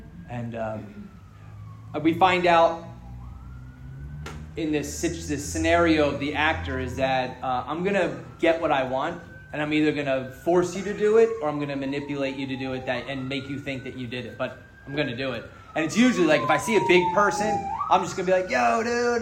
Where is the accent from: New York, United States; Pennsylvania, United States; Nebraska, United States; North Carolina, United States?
Pennsylvania, United States; Philadelphia; born there; So I was born in Philadelphia, and I had a kind of a picture-perfect family.